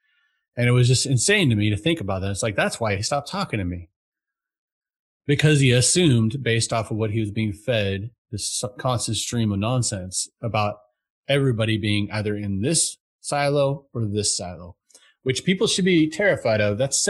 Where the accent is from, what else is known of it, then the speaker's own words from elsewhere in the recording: California, United States; I grew up in California.